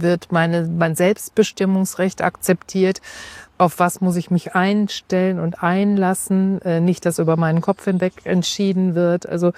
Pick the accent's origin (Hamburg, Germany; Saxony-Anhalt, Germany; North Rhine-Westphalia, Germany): North Rhine-Westphalia, Germany; Gelsenkirchen; ich komme aus Gelsenkirchen, ich wohne in Gelsenkirchen